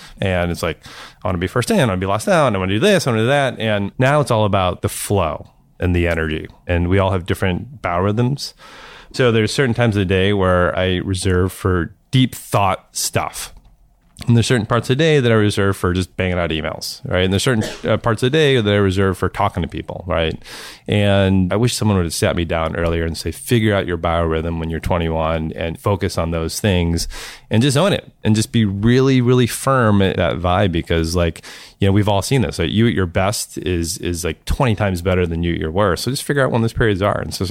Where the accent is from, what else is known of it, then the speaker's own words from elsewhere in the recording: St. Louis, Missouri, United States; I grew up in St. Louis, and people are super nice and super friendly.